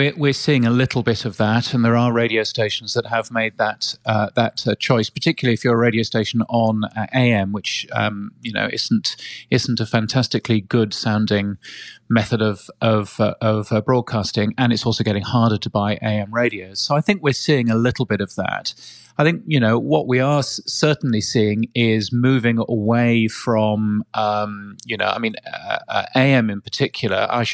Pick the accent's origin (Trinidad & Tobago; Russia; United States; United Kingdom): United Kingdom; As you can tell, I'm a Brit.